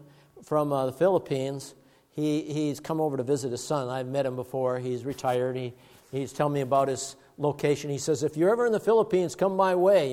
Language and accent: English; Duluth, Minnesota, United States; I was also taken into my hometown, Duluth, Minnesota, because as you go up the hill, you look down and you see the entire harbor area.